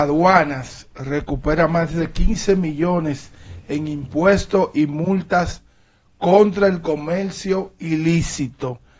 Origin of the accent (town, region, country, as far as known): Dominican Republic